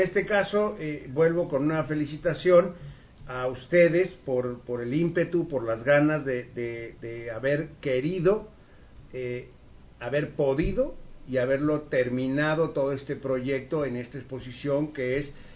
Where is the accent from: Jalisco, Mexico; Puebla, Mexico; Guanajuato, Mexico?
Jalisco, Mexico; Abolengo; del pueblo de donde soy yo, Abolengo, Jalisco